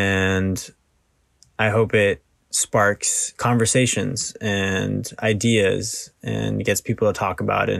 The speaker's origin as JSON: {"language": "English", "region": "California", "country": "United States", "said": "I'm from California."}